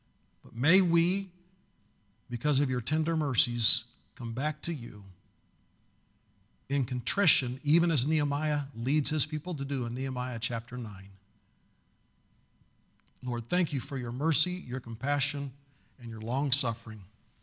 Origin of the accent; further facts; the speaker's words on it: United States; I'm an American.